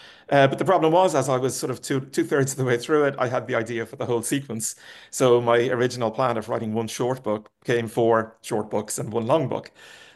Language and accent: English; Ireland; Well, I grew up in Ireland in the 70s and 80s.